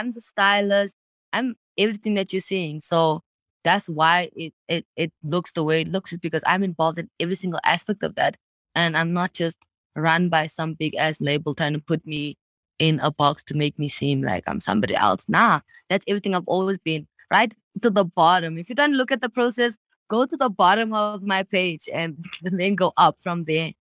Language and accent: English; Johannesburg, Gauteng, South Africa; born or raised there